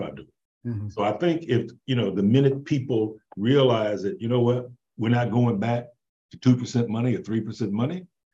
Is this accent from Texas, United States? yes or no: yes; Texas, United States; look, I'm from Texas.